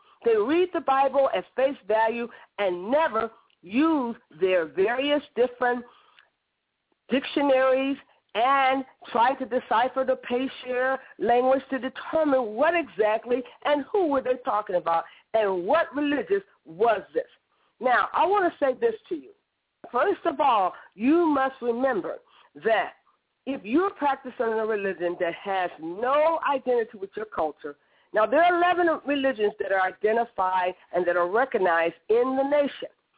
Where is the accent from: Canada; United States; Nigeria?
Nigeria; Now, I am from the Yoruba tribe